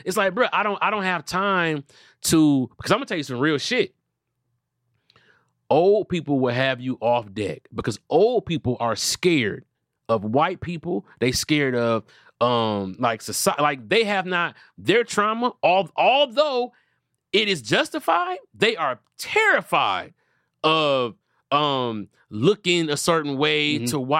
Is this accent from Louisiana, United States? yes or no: no; Detroit, Michigan, United States; also born or lived in Southfield; But I'm from Detroit, and I lived in Southfield.